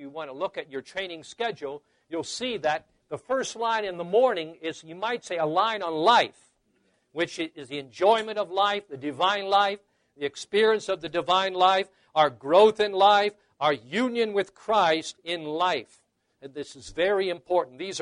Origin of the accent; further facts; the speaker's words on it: Gary, Indiana, United States; I was born and raised in Gary, Indiana, which is a little north of here. I grew up about a mile from Lake Michigan.